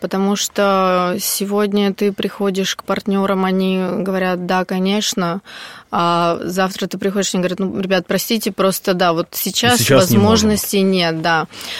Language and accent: Russian; Kostroma, Kostroma Oblast, Russia; Я из Костромы.